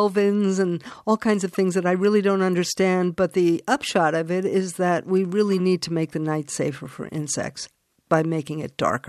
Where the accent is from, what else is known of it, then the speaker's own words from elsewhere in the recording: East Hampton, New York, United States; My hometown here, in East Hampton, New York, is about to put in new street lights.